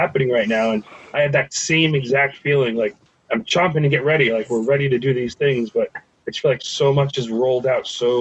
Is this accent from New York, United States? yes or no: yes; Yonkers, New York, United States; now in Wappinger Falls, United States; I live in Wappinger Falls, closer to Poughkeepsie. I grew up in Yonkers, so I probably know where you live.